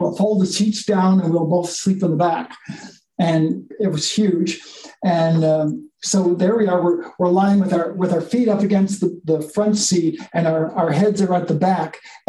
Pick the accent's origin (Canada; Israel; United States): Canada; Eastern Canada; here I am from Eastern Canada, from the middle of nowhere, where you'd think there'd be no lights ever anywhere.